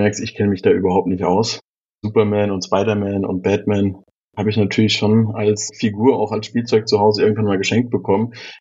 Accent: Germany; 15 Kilometer, da ist meine Heimat auf dem Dorf.

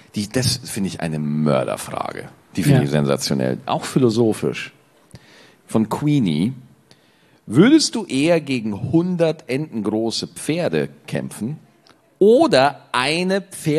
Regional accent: Bavaria, Germany; wenn man so Dialektsprache hat, zum Beispiel bei uns in Bayern gibt's ja heute Glückster Futzen

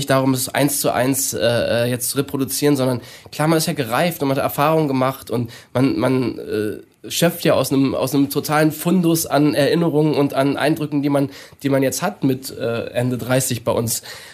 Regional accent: Hamburg, Germany; Und wir als Hamburger fühlen uns hier sehr, sehr wohl, weil ich finde, es ist Hamburg sehr ähnlich

